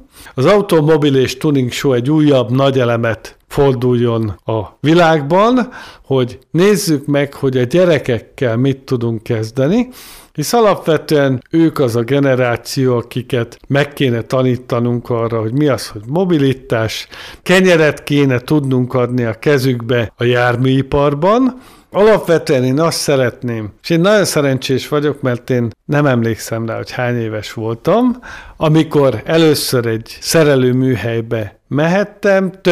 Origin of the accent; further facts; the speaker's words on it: Hungary; tudom azt, hogy mik lesznek azok a dolgok, amik a következő években magyarként magyarok tesznek a világ járműgyártásához.